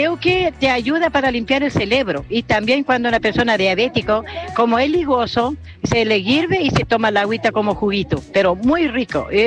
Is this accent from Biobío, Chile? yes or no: yes; Alto Biobío, Biobío, Chile; Muy buenos días, señor, que yo soy de Alto Bio Bio